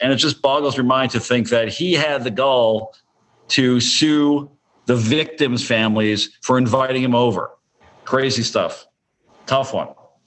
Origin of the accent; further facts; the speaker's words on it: Canada; I'm from Canada